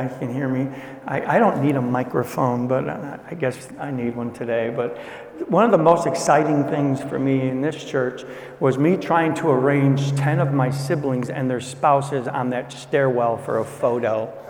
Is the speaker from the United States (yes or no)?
yes; Florida, United States; I'm from Florida. It's a country just south of Georgia.